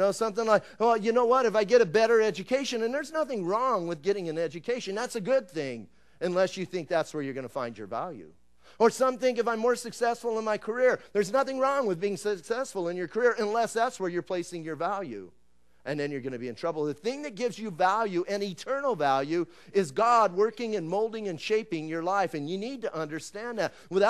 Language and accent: English; Bisbee, Arizona, United States; I'm from Bisbee, Arizona. You know, going to Tucson was huge.